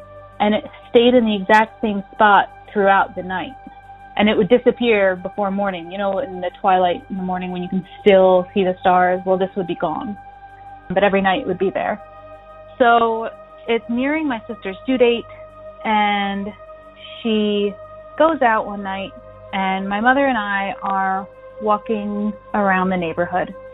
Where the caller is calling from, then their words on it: New York, United States; I'm calling from New York.